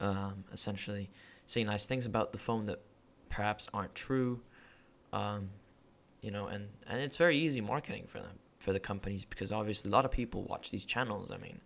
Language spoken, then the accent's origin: English; Spain; now in Shanghai, China; If you guys know, I am Spanish by origin. From origin, I am from Spain. Did move to Shanghai about 10 years ago out of work reasons, essentially.